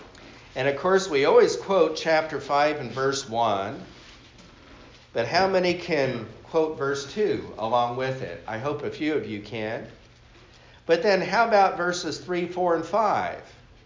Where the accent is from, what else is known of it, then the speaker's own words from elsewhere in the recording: United States; I thank God I was brought up and reared in America.